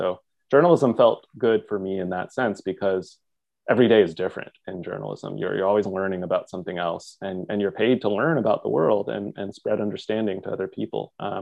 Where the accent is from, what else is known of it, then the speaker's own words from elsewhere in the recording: Japan; I was pretty much learning English and Japanese simultaneously growing up in Japan, being born there.